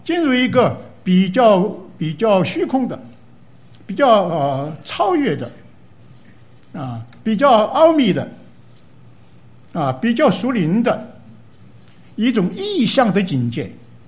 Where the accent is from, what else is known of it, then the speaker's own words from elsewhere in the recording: China; 我们中国人说己所不欲无施于人，这是比较 negative，